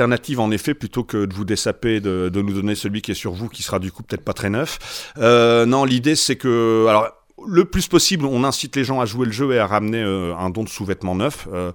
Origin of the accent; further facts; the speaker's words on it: Saint-Paul, Hauts-de-France, France; on vient de ce coin-là, on vient du Ternois, on vient de Saint-Paul, on vient de ou pas loin de Monchy